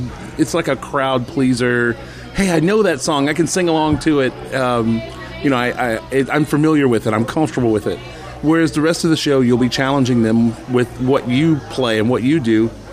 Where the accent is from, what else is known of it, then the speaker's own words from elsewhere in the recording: Orlando, Florida, United States; I was born here in Orlando, so this is nice being home and being able to stay home and do what I love.